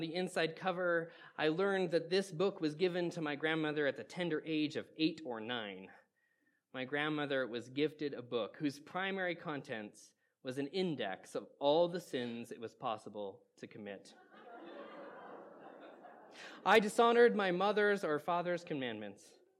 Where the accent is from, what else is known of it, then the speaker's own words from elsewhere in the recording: Canada; as a Canadian, saying sorry in front of a group of Americans is only the bit is of intimidating.